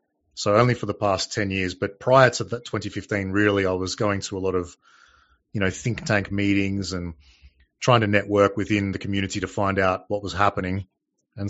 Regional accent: Australia; that's why I love being Australian.

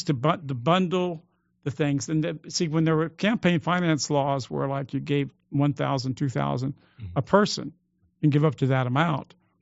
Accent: United States; The middle class, when I grew up in America, I'm way older than you young guys, and when I grew up in America

